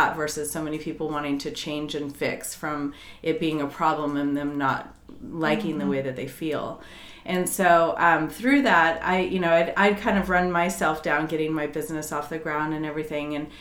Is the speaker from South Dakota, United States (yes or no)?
no; Colorado, United States; I'm from Colorado originally. Grew up in the mountains. Very earthy and spiritual